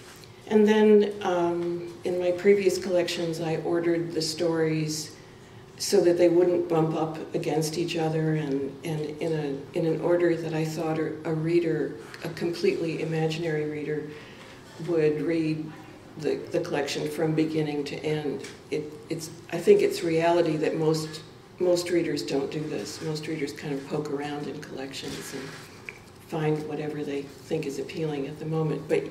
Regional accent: New York, United States; Now that I'm a Texan instead of a New Yorker, I don't get to see any of this stuff, so, or not much of it.

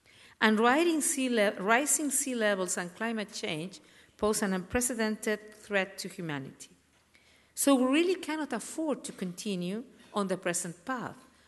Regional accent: Chile; serve as a leader in my home country of Chile

